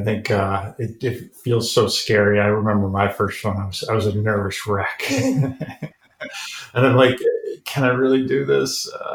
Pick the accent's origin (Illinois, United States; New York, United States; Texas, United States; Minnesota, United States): Minnesota, United States; maybe it was because I grew up in Minnesota.